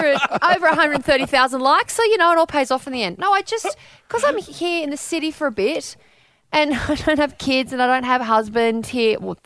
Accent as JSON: {"language": "English", "town": "Gold Coast", "region": "Queensland", "country": "Australia", "tie": "born or raised there", "said": "I grew up on the Gold Coast, mate. Go easy."}